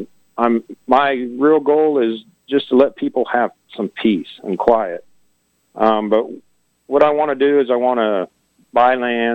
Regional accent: Valley Center, Kansas, United States; I grew up here in Kansas, in Valley Center, actually

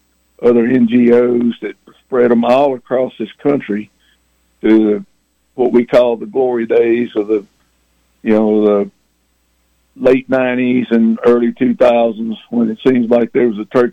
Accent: Louisiana, United States; where I grew up in Northeast Louisiana, there just weren't many turkeys in the early 60s.

